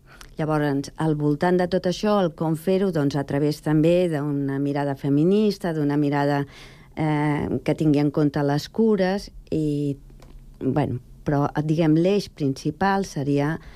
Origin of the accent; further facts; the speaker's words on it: Sant Cugat, Catalonia, Spain; Cadascú, doncs, té la seva població de naixement, en aquest cas jo mateixa, que soc de Sant Cugat